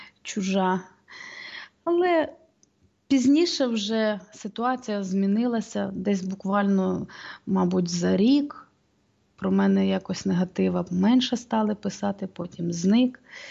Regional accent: Rivne Oblast, Ukraine; Ні, я місцева, я з Полісся Рівненського

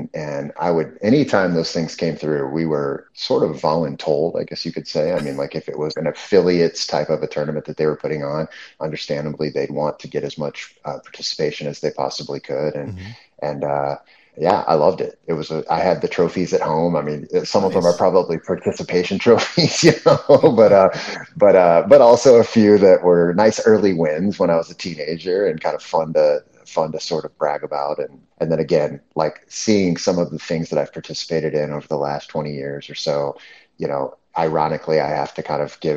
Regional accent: St. Louis, Missouri, United States; I grew up in St. Louis, and so we had a community center Taekwondo program

